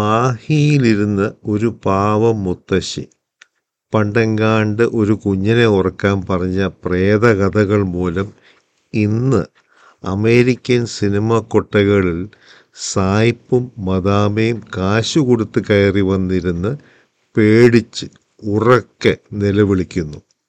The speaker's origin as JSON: {"language": "Malayalam", "town": "Kuttanad", "region": "Kerala", "country": "India", "said": "ഞാൻ ഈ നാട്ടുകാരനെയല്ല, ഞാൻ വെറും ഒരു കുട്ടനാട്ടുകാരൻ."}